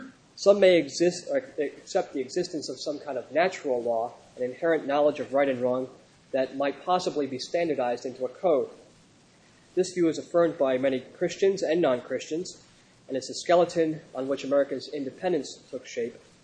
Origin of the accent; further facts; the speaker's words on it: United States; As an American, I have certain assumptions.